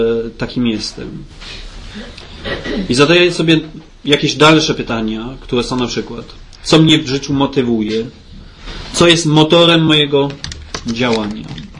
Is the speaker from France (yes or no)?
yes; Grand Est, France; Wychowałem się w takim zborze dosyć rodzinnym w Alzacji.